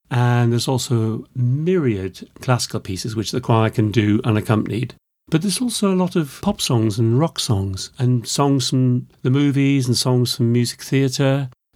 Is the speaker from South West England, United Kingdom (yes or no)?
no; Newcastle, North East England, United Kingdom; Yeah, we keep going back there because that's where I come from. I come from Newcastle.